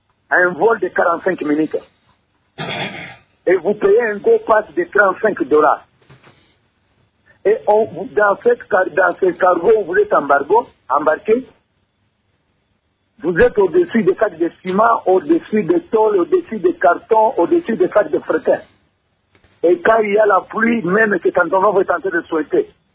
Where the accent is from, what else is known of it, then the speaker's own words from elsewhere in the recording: Bukavu, South Kivu, DR Congo; nous, les gens de Bukavu